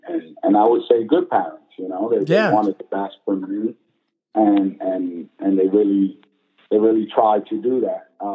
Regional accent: Bayamón, Puerto Rico; born there; I was born in Puerto Rico and in Bayamón, the hospital in Bayamón. I was the first child to my mother Madeline

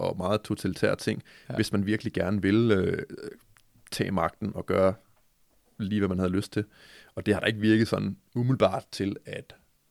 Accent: Næstved, Zealand, Denmark; jeg også er fra Næstved

